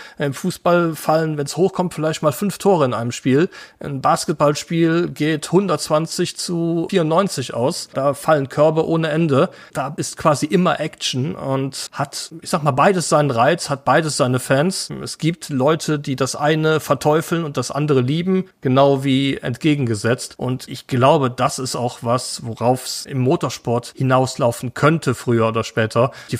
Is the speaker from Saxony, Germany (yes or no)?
no; Rhineland-Palatinate, Germany; ich bin quasi am Nürburgring aufgewachsen, komme hier auch aus der gleichen Gegend wie der Luca, aber links noch ein bisschen näher in der Eifel.